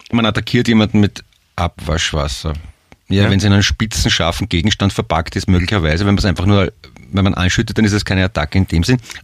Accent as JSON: {"language": "German", "region": "Vienna", "country": "Austria", "said": "Wiener, du bist Tourist."}